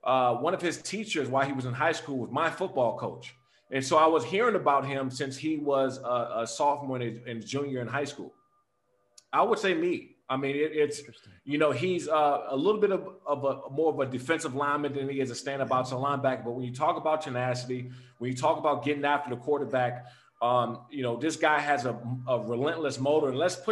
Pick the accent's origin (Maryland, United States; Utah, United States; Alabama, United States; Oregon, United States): Maryland, United States; my sophomore year at Frederick Douglass High School in Maryland, when I grew up in Prince George County, I knocked out four kids in one game, right?